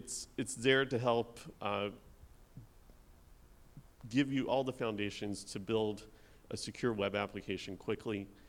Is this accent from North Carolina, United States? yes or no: yes; Raleigh, North Carolina, United States; I'm from Raleigh, North Carolina.